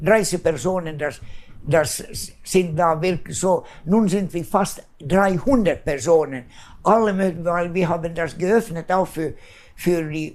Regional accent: Sweden; first language Swedish; German is a second language; Schwedisch ist meine Muttersprache

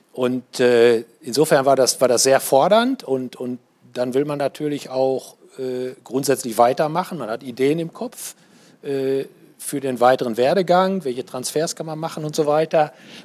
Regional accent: Paderborn, North Rhine-Westphalia, Germany; Paderborn kam ein bisschen zu kurz, weil ich komme aus Paderborn.

